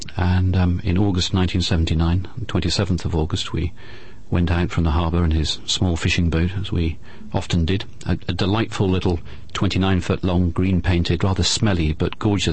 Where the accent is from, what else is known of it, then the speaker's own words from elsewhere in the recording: Mersham, South East England, United Kingdom; also born or lived in London; I was born in London, but a few days old, I came down and lived in Mersham, and I was the tail-end Charlie of a large family.